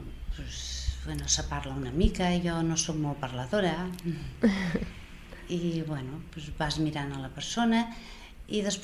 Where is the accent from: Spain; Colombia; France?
Spain; Barcelona, Catalonia; soc de Barcelona i conec més gent, més escoles.